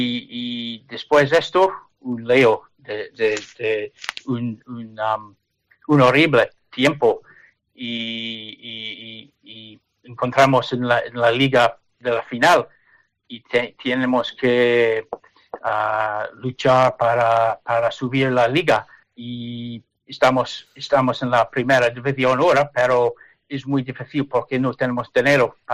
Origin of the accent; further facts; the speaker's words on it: Aberdeen, Scotland, United Kingdom; Spanish is a second language; now in England; Soy de Aberdeen, soy escocés, pero mi mujer es de Plencia, es del País Vasco. Entonces, vivo en Inglaterra en este momento, pero todos los veranos nos vamos a montamos un coche y conducir a Plencia para pasar el verano.